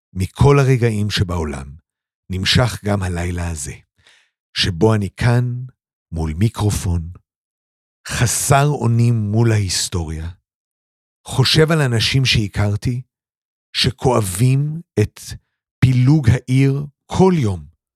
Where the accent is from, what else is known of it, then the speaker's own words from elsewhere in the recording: Jerusalem, Jerusalem District, Israel; שיש שכונות יהודיות במזרח העיר. אני בעצמי גדלתי באחת כזאת, גדלתי בגבעה הצרפתית.